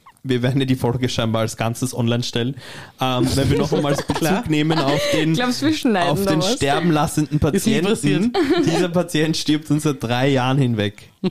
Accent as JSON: {"language": "German", "country": "Austria", "said": "Als Österreicher, ich liebe unser Land."}